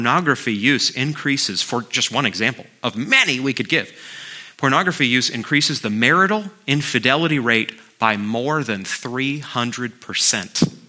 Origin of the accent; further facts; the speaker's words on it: Maine, United States; the magazine counter at the local dime store when I was growing up in Maine.